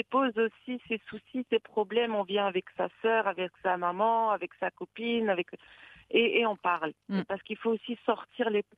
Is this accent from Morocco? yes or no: yes; Morocco; moi, je suis berbère, je suis le Hajj, je viens du sud du Maroc.